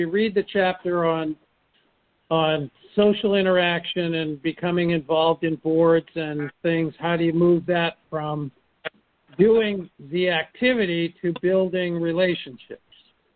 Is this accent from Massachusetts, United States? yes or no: yes; Hingham, Massachusetts, United States; Keep in mind, I'm from Hingham, so I know Marblehead.